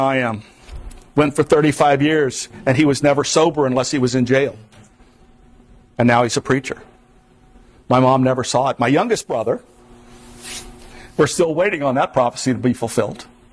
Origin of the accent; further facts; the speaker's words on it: Florida, United States; now in Vermont, United States; I grew up in the Everglades. There is no way I would have ended up here unless God had a plan.